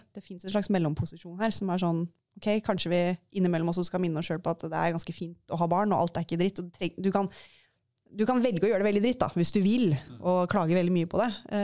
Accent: Rogaland, Norway; Jeg kjører jo på sånn der vindsafari hjemme i Rogaland.

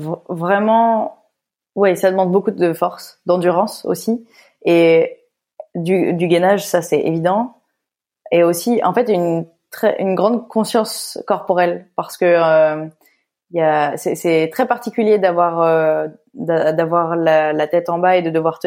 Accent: Lille, Hauts-de-France, France; Moi, je viens de Lille, donc on a beaucoup été dans le nord de la France

